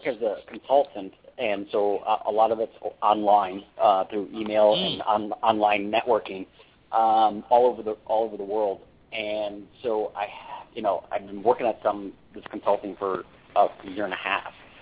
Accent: Arizona, United States; from Arizona.

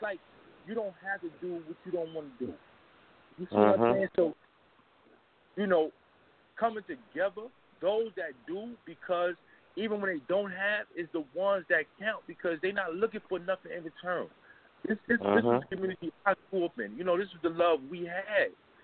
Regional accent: New York City, New York, United States; growing up in Harlem, you know, I've been here, you know, over 30 years.

